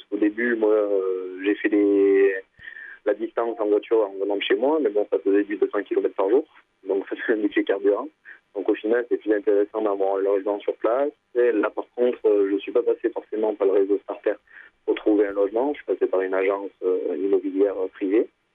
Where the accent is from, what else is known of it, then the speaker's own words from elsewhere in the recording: Provence-Alpes-Côte d'Azur, France; Des Hautes-Alpes.